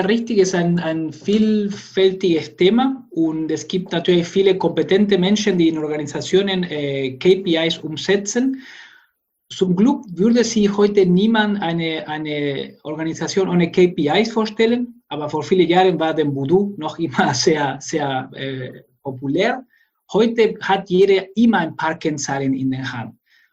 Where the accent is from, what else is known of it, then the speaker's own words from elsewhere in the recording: Argentina; moved away as an adult; now in Karlsruhe, Germany; Ich komme selbst aus Argentinien. Dort habe ich Elektroingenieure studiert